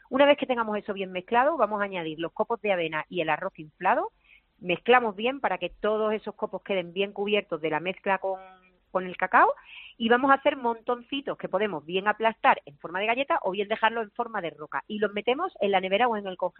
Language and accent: Spanish; Málaga, Andalusia, Spain; En Málaga, sí, porque era la comunión de mi ahijado.